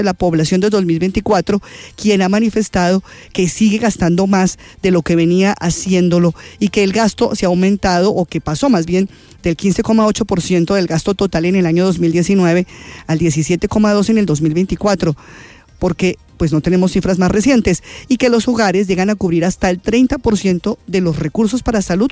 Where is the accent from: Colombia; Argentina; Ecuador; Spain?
Colombia; la gente no pensaba que nos pudieran vacunar a los 40 millones de colombianos